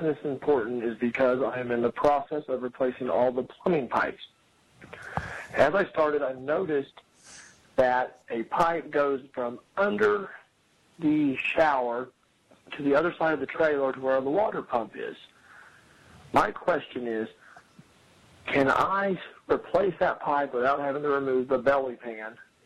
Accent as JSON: {"language": "English", "town": "Edmond", "region": "Oklahoma", "country": "United States", "said": "I'm from Edmond, Oklahoma."}